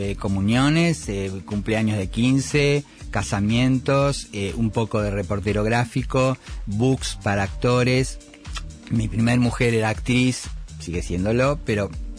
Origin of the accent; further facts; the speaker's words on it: Caballito, Buenos Aires, Argentina; yo nací en Caballito, al lado de la cancha, y hice toda mi infancia y adolescencia en Ferro